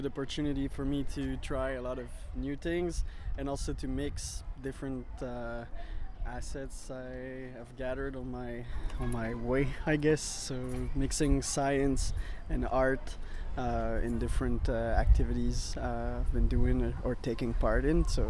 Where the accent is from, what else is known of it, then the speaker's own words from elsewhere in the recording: Montreal, Quebec, Canada; now in United States; I'm from Canada, Montreal. So, yeah, I just got here a month ago, approximately.